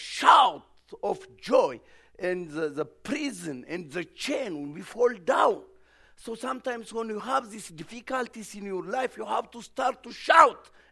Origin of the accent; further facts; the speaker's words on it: Ethiopia; English is a second language; now in United States; Okay, you know, I came from Ethiopia. This is really for Americans. It's not really for me